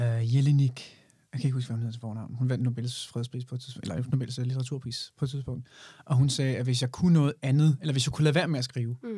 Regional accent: Fredensborg, Capital Region of Denmark, Denmark; also born or lived in Espergærde; Jeg boede på et tidspunkt, da jeg var 10, flyttede jeg fra Espergærde til Fredensborg. Men kom stadigvæk meget i Espergærde med de venner, jeg havde derfra.

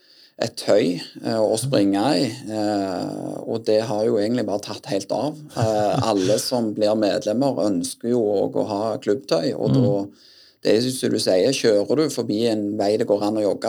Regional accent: Grødem, Rogaland, Norway; Ja, født og oppvokst på Grødem.

